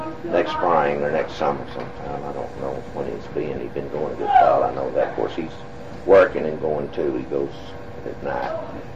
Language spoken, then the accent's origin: English; Alabama, United States; I was born and raised in Alabama. I was raised in Cherokee County, right across the line going towards center on Highway 9.